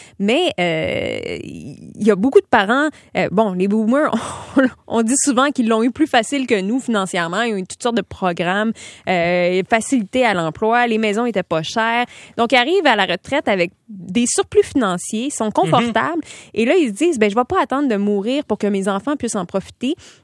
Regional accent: Montreal, Quebec, Canada; j'ai grandi à Montréal. Je suis une vraie pure laine montréalaise et j'avais pas vraiment d'intérêt de quitter la maison. J'étais au métro Henri Bourassa

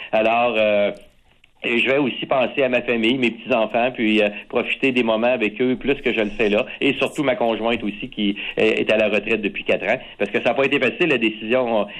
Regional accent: Quebec City, Quebec, Canada; Limoilou, je venais de Limoilou, j'ai eu ça quand même, j'ai connu très bien ce comté-là, puis dans ma jeunesse

